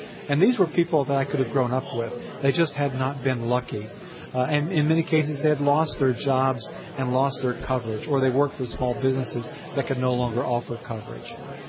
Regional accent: Tennessee, United States; I'm from Tennessee. I went back to visit family in the summer 2007.

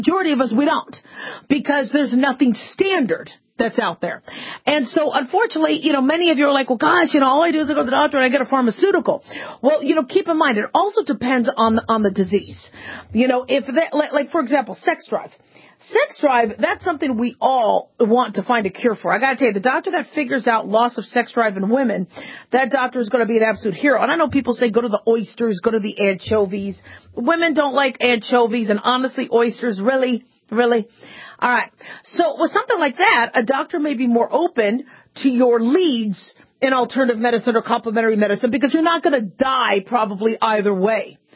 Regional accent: Phoenix, Arizona, United States; You know, I grew up in Phoenix, Arizona, and so we were talking about that 30 some years ago.

